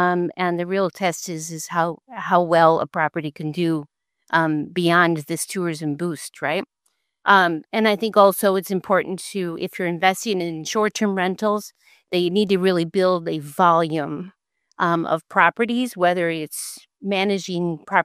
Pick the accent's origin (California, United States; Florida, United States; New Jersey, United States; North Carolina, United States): Florida, United States; Naples; from the Sunshine State, Naples, Florida.